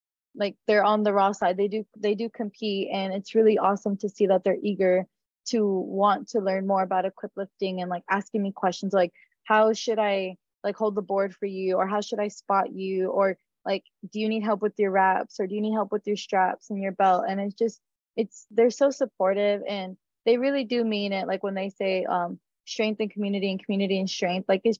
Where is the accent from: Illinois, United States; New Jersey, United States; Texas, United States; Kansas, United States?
Texas, United States; Brownsville; Yes, I'm from the Valley. I'm from Brownsville, Texas. And then I went to Los Fresnos High School.